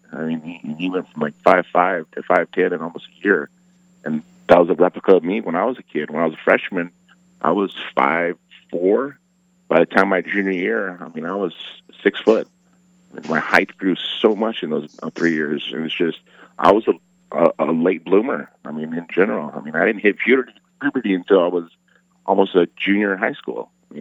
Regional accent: United States; You know, I'm an American who's a hardworking man

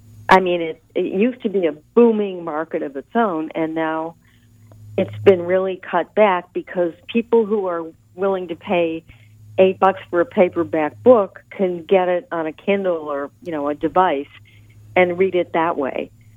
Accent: Michigan, United States; now in New York, United States; But there's also the reality that I grew up in Michigan. I'm a Midwesterner by birth, and I chose to come here.

